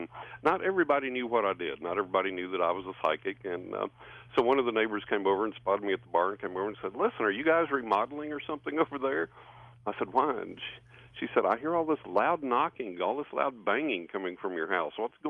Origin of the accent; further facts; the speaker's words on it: Texas, United States; I moved up there from Texas, from West Texas, where I'm from, grew up.